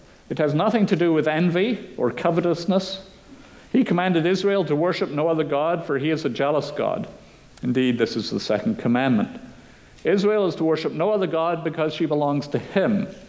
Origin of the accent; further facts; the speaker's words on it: Thailand; growing up in Thailand